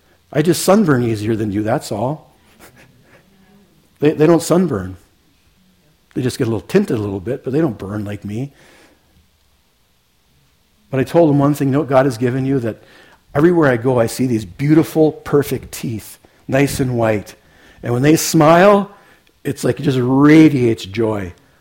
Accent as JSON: {"language": "English", "country": "United States", "said": "I'm very American."}